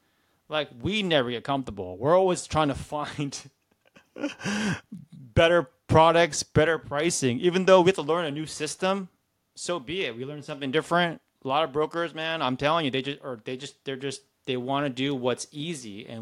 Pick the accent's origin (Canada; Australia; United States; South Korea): South Korea; Gyeongsang; So I'm from South Korea, from Gyeongsang though.